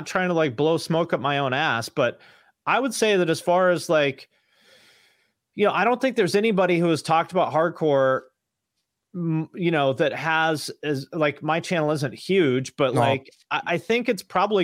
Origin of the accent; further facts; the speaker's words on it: Washington, United States; I grew up like way outside Seattle, like 20 miles outside Seattle, which now is like a place people commute from, but there was nothing there when I grew up there.